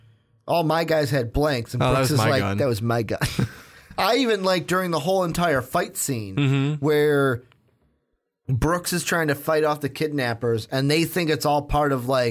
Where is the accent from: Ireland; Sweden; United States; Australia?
Ireland; I love the British. Well, I'm actually Irish